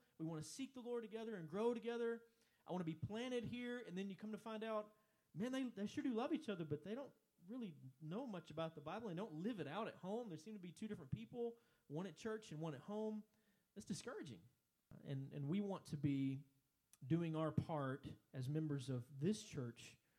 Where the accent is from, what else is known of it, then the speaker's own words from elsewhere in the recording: Texas, United States; When I grew up in East Texas, we were blessed to have both grandparents living in the same town.